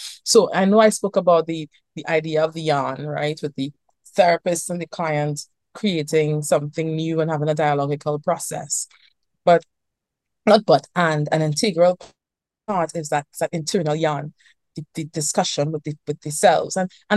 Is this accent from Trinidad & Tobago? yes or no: yes; Trinidad & Tobago; I'm from Trinidad and Tobago, and I think about the emergence of calypso music.